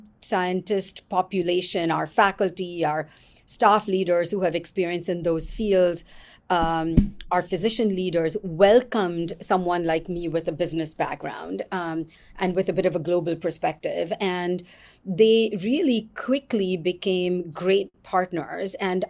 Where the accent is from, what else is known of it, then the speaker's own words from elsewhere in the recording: Mumbai, Maharashtra, India; So I never really actually went to school in the US. I was born and raised in Mumbai, or Bombay, as I still like to call it.